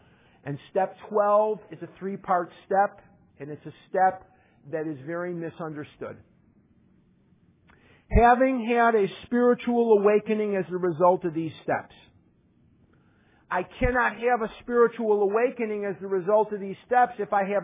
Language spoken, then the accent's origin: English; Chicago, Illinois, United States; I'm from Chicago. I want what I want.